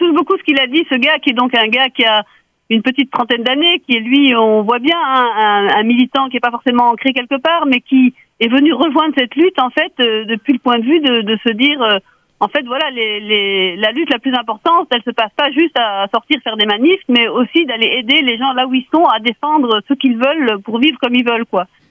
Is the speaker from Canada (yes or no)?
no; Algeria; born there; à l'époque où moi j'apprenais le breton, parce que je suis pas du tout bretonnante de naissance, je suis née en Algérie.